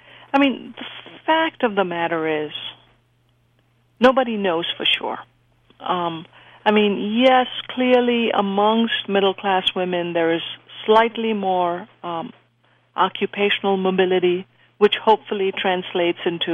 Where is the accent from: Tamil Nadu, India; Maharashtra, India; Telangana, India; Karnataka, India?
Maharashtra, India; Mumbai; I grew up in Bombay, yes.